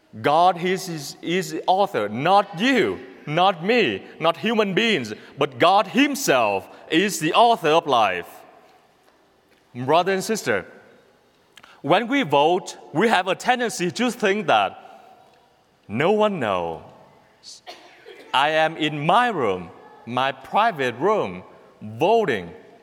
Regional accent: Vietnam; Growing up in Vietnam, the communist country

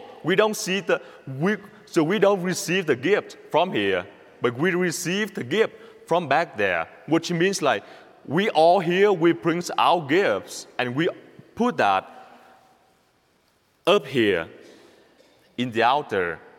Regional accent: Vietnam; accent: Vietnamese; English is a second language; I just know that my accent can be an advantage for you all

